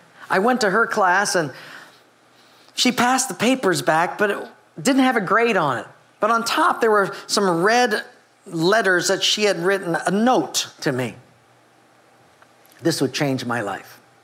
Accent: Hawaii, United States; born or raised there

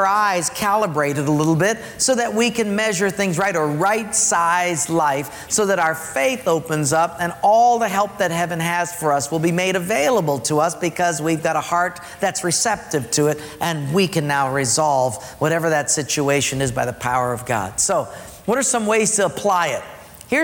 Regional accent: Palolo, Hawaii, United States; I'm from Palolo, right?

